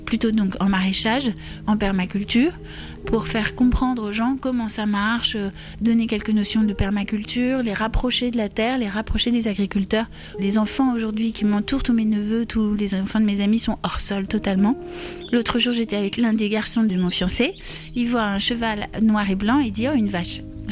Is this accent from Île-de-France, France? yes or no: yes; Paris, Île-de-France, France; also born or lived in Bayonne; Je suis née à Bayonne, au Pays Basque, mais j'ai habité depuis l'âge de 3 ans à Paris.